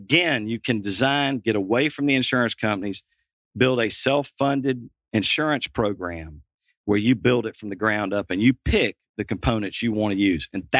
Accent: Macon, Georgia, United States; Macon's my hometown.

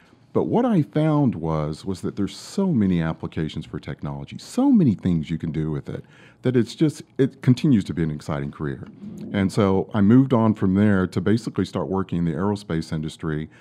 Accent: Savannah, Georgia, United States; I was raised in Savannah, Georgia, to the family of a military family, so got travel early on in my life.

